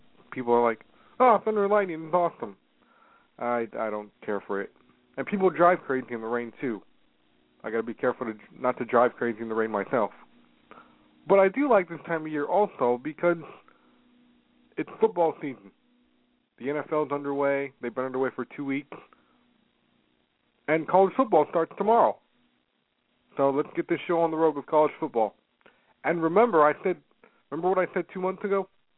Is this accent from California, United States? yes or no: yes; San Jose, California, United States; born there; It's right next to San Jose, and San Jose is where I was born.